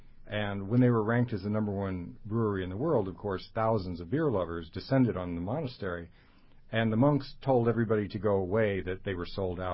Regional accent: Indiana, United States; I do have some passing understanding of beer from growing up in Indiana

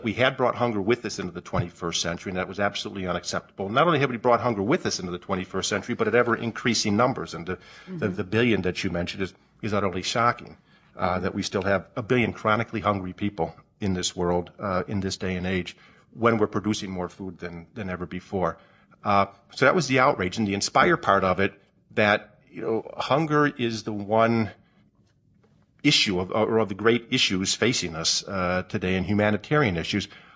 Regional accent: Illinois, United States; I don't know if I'm the only Hoosier, the non-Hoosier in the audience, but I'm from Illinois

